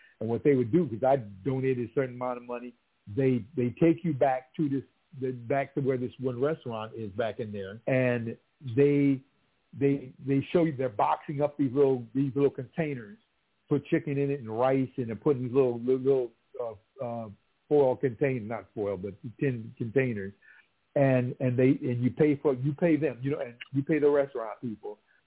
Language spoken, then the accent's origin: English; Minnesota, United States; like I'm from Minnesota.